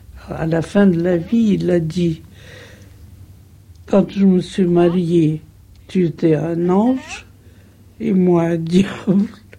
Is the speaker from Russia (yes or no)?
yes; Russia; born there; French is a second language; Je suis née en Russie.